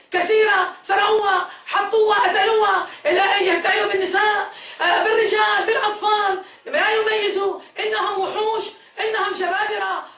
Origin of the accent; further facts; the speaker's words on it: Homs, Homs Governorate, Syria; أنا زوجة الشهيد من حمص،